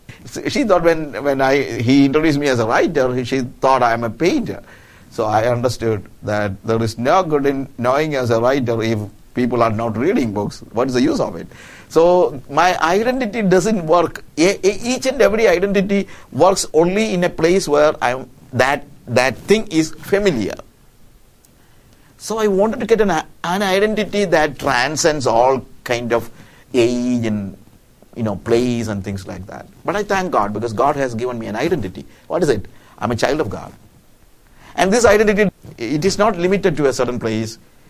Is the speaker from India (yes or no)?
yes; India; now in Africa; Most of the time, I'm living in Africa. Everywhere, I'm a child of God. I'm coming from India.